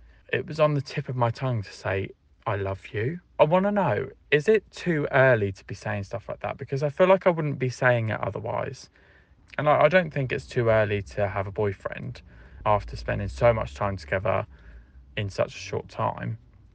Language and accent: English; Portsmouth, South East England, United Kingdom; I'm 25 and I'm from Portsmouth.